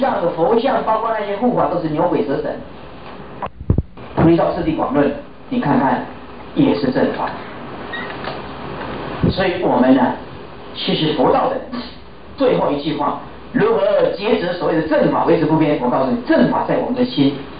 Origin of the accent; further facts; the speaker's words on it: China; 我们中国人就是崇洋